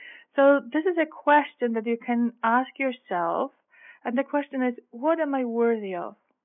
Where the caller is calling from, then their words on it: Austria; I'm calling from Austria in Europe, the sound of music land.